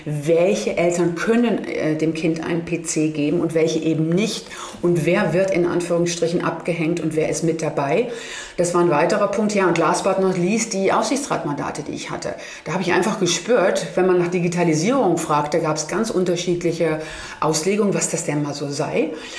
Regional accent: Germany; Ich wurde immer gefragt, woher kommst du? Ja, Germany.

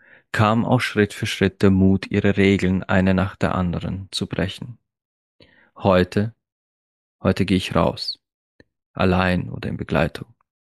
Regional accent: Austria; Matura ist bei uns in Österreich das Abitur

